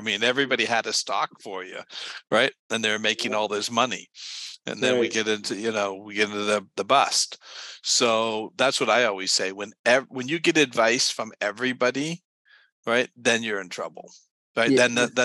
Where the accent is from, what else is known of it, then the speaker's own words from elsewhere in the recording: Toronto, Ontario, Canada; I'm originally from Toronto and you're in BC. So we have that fellow Canadianship right stuff.